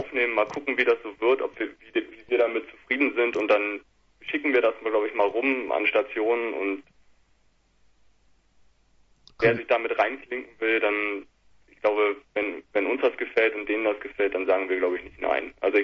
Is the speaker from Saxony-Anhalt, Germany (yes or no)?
yes; Quedlinburg, Saxony-Anhalt, Germany; ich komme halt auch aus der Ecke ursprünglich. Also Simon und ich kommen beide aus der Nähe Quedlinburg.